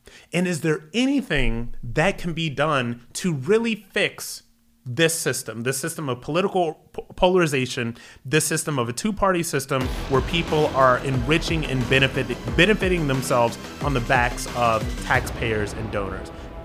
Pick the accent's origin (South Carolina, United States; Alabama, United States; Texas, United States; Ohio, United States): Ohio, United States; Akron; also born or lived in New York City, United States; Born and raised in Akron, Ohio, went into the military, you know, was in combat. My earlier days in New York City, I made $30,000 a year at my first job.